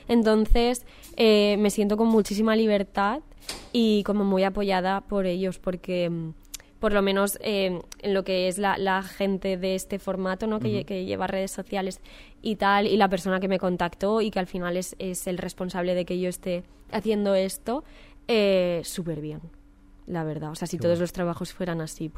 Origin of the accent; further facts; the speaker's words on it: Alcoy, Valencian Community, Spain; pues yo soy de Alcoy.